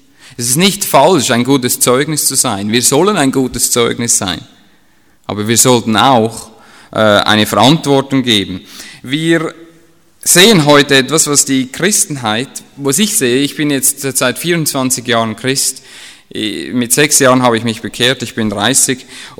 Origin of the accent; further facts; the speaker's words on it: Switzerland; ich bin Ausländer, ich bin Schweizer